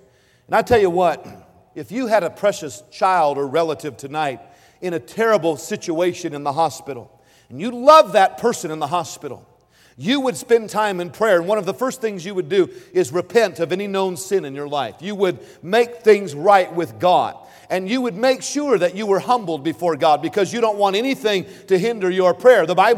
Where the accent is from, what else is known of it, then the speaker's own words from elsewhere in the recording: California, United States; since I was from California, I might just have a way to, you know, get her to move out.